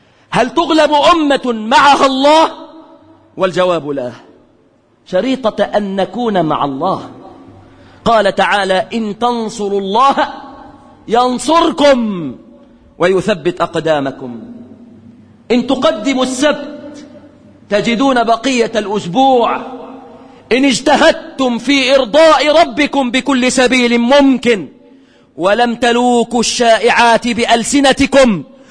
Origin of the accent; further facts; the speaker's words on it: Egypt; بلادنا مصر